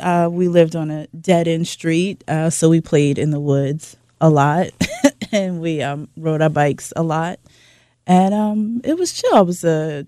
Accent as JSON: {"language": "English", "town": "Baltimore", "region": "Maryland", "country": "United States", "tie": "born or raised there", "said": "Baltimore. Born and raised. I lived out in the county mostly. I grew up like in Woodlawn area."}